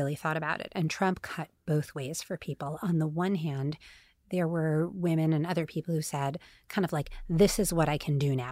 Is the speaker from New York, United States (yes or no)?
yes; Staten Island, New York, United States; also born or lived in Queens / New Jersey; Okay, so I grew up like totally like Bridge and Tunnel, New York, before it was cool. I'm from Staten Island and Queens and New Jersey.